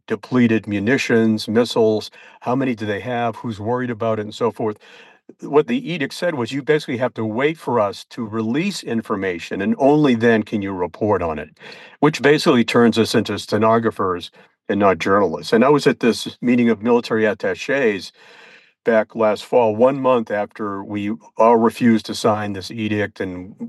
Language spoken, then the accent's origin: English; Boston, Massachusetts, United States; I said, I'm from the Boston area.